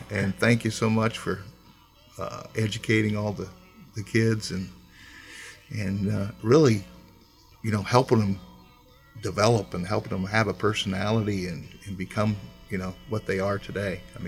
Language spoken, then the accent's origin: English; Illinois, United States; also born or lived in Jerseyville; And I've actually lived in all three counties. Green, as a child, Green County, then.